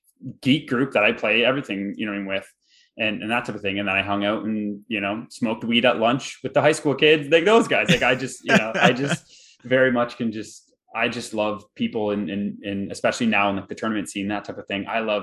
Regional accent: Canada; I'm from Canada.

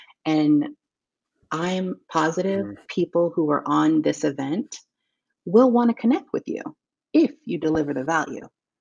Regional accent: San Diego, California, United States; born there; Like I was born in San Diego. I feel like I should have been born in Texas.

